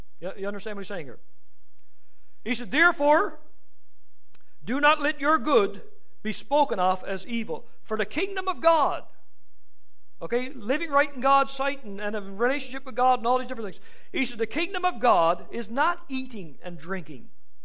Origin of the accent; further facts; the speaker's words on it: Newfoundland and Labrador, Canada; now in Ontario, Canada; Years ago, we came up to Ontario from Newfoundland, and I had to speak at a church.